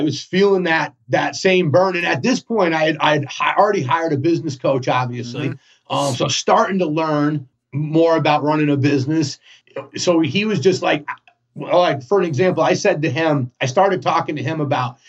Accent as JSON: {"language": "English", "region": "Connecticut", "country": "United States", "also_born_or_lived": "New York", "said": "I lived in New York for the first time and I'm from Connecticut. So I moved back to Connecticut because my family"}